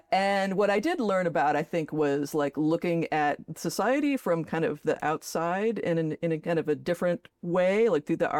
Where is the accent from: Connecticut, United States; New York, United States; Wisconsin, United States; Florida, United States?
Wisconsin, United States; Spring Green; I grew up in Spring Green, yeah.